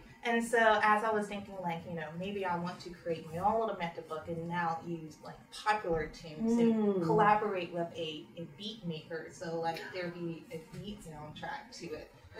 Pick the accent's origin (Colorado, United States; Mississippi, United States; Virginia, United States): Mississippi, United States; accent: Southern; I grew up in Mississippi